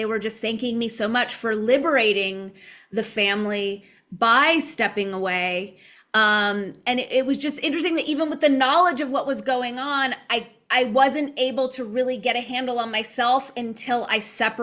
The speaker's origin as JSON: {"language": "English", "town": "Los Angeles", "region": "California", "country": "United States", "tie": "born or raised there", "said": "And a lot of my frame of reference is MK Ultra growing up in Los Angeles and wondering, is that the same?"}